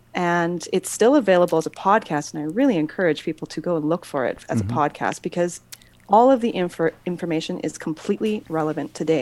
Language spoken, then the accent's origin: English; British Columbia, Canada; I grew up in the Okanagan. Just love this area.